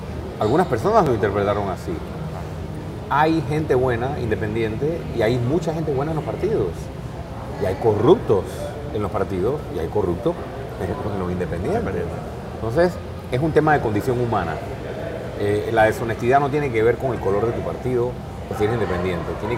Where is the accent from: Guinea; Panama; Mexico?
Panama; Yo soy panameño antes que político.